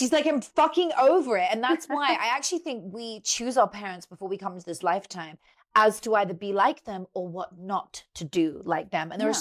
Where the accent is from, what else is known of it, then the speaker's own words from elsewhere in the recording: United Kingdom; I'm British and I say y'all.